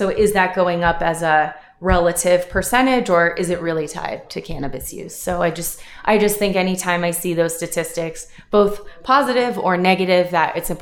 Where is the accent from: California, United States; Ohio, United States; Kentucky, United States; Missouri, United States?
Ohio, United States; Cleveland; also born or lived in Washington, D.C.; now in Boulder, United States; I grew up in Cleveland outside the Midwest, and then I spent some time in the East Coast in the DC area. And I just really love Colorado and Boulder